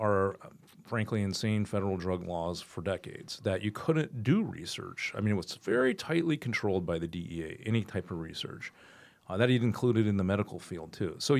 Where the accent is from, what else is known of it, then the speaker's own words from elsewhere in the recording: Colorado, United States; Now again, I'm from Colorado.